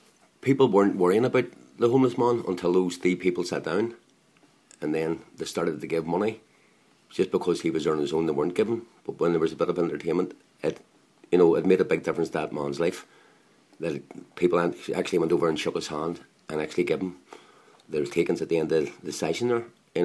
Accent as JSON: {"language": "English", "town": "Belfast", "region": "Northern Ireland", "country": "United Kingdom", "said": "homeless from Belfast."}